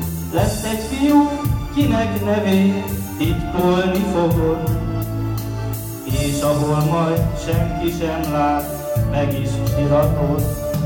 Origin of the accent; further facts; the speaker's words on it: Budapest, Hungary; Budapestről jöttem.